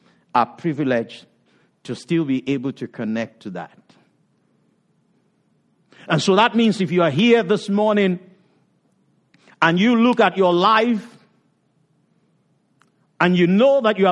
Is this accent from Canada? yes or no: no; Nigeria; While I was growing up in Nigeria